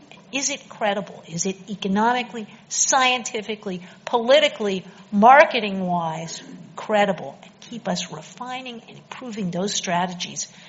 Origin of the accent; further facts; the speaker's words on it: Pennsylvania, United States; I'm from Pennsylvania. I'm from a small town. It's got a lot of farms around it.